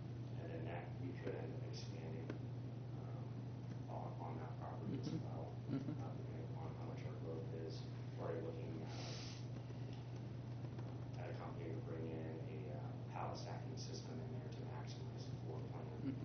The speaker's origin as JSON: {"language": "English", "town": "Churubusco", "region": "Indiana", "country": "United States", "said": "I'm from Churubusco originally, so this is very much home to me."}